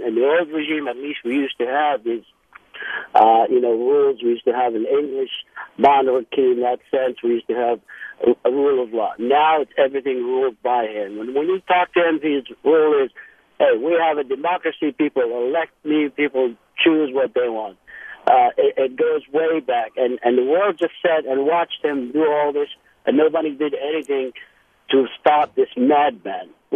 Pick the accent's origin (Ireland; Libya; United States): Libya; Tripoli, Tripoli District; moved away; also born or lived in Benghazi; I was born in Libya. I'm from Tripoli. I left the country in 77.